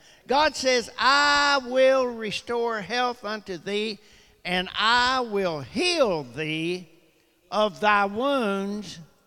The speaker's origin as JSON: {"language": "English", "region": "Blue Ridge Mountains", "country": "United States", "tie": "born or raised there", "said": "I was raised up in the Blue Ridge Mountains by a single mom"}